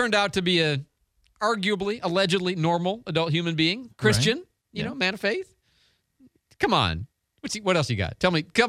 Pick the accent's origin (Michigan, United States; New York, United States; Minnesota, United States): Michigan, United States; Detroit; I was raised in Detroit. That just makes me.